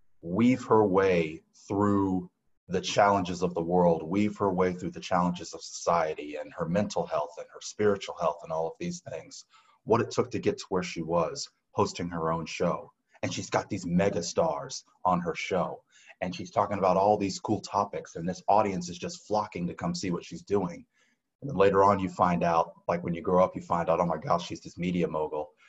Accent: Decatur, Georgia, United States; also born or lived in Marietta / Kennesaw / Woodstock; I feel like I'm from anything that's North Metro. I've been in Marietta, in Kennesaw, in Woodstock, and I was born in Decatur.

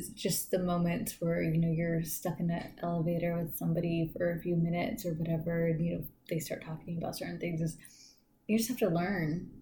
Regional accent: San Diego, California, United States; I grew up in Golden Hills, like Logan neighborhood, they see what that is now, right?

